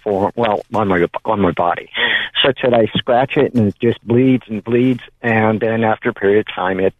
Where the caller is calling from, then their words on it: Santa Cruz, California, United States; I'm from Santa Cruz.